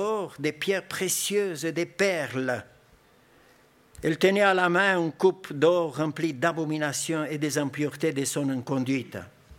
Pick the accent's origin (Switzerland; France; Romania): Romania; moved away; Moi, je viens de Roumanie, j'ai vécu sur un système totalitaire, système communiste